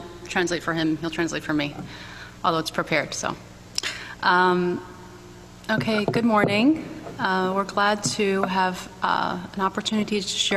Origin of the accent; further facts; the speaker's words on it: New York City, New York, United States; I grew up in New York City in a non-Christian, broken, abusive family.